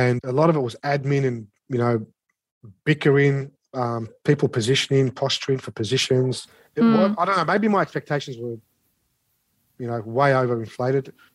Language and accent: English; Redfern, New South Wales, Australia; So I grew up in Redfern. Gough Whitlam came to my grandparents' house in Redfern. They were community leaders of the Lebanese community.